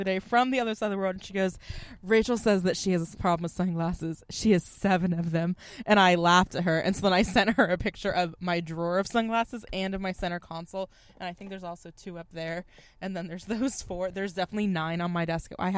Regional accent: California, United States; We're from Southern California.

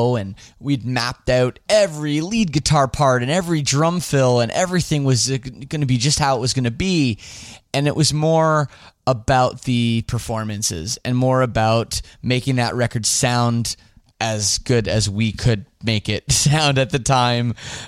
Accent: Toronto, Ontario, Canada; But I am from English part of Canada, Toronto area, and I don't speak French. We learn it in school, starting at about the fourth grade

